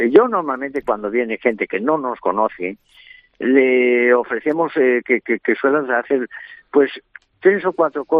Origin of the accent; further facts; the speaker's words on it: Galicia, Spain; Mire, en Galicia, yo soy gallego, y en Galicia siempre se decía una cosa